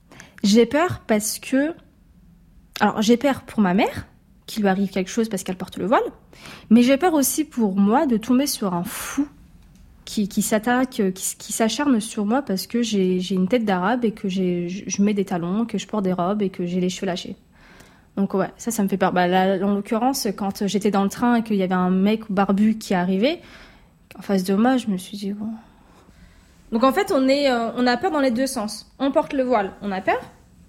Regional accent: France; born there; Mes parents sont d'origine marocaine, de confession musulmane, et je suis née en France.

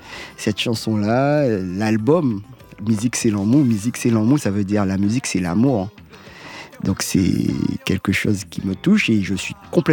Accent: Tarbes, Occitanie, France; also born or lived in Bar-le-Duc / Guadeloupe; Je suis né à Bar-le-Duc. Mon père était militaire de carrière. Après, on a été vivre à Tarbes, dans le sud. Et à l'époque, donc moi je suis né en 85

